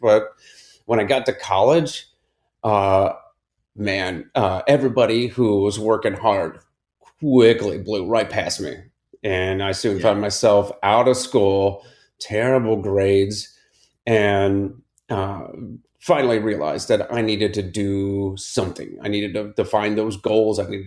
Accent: Akron, Ohio, United States; I grew up in Akron, Ohio, in the suburbs, played football and ate apple pie.

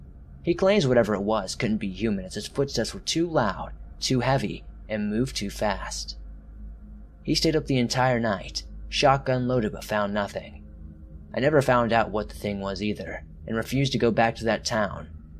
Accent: Shallow Water, Kansas, United States; I grew up in Shallow Water, Kansas. It's a quiet town with not many people living there, back then and far less living there now.

